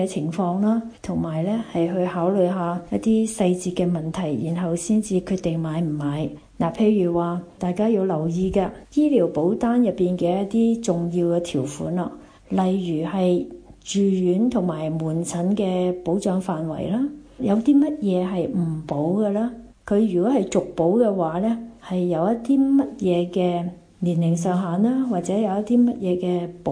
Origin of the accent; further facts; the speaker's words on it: Hong Kong; 我们香港的人均寿命越来越长